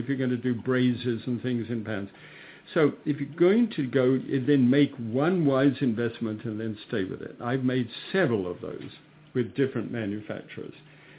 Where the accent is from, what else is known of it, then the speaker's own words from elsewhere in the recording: Scotland, United Kingdom; since I'm a Scot, you just simply unwrap it carefully and use it again.